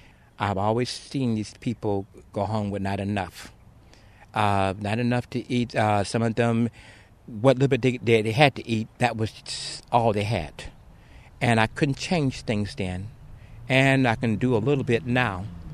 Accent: New Madrid, Missouri, United States; I am really from the Missouri Boot Heel, which is the southern part of the state. I was born outside of New Madrid, and it was a little sharecropper shack

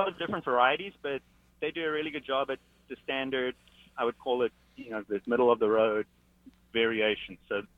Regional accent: South Africa; I am South African.

